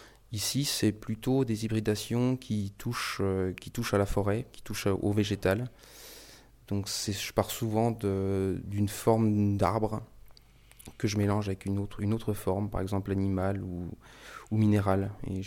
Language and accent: French; Vaux-sous-Aubigny, Grand Est, France; born there; je suis né à Vaux-sous-Aubigny, j'habite en Côte d'Or et j'ai toujours un atelier dans lequel je travaille à Vaux-sous-Aubigny, donc en Haute-Marne.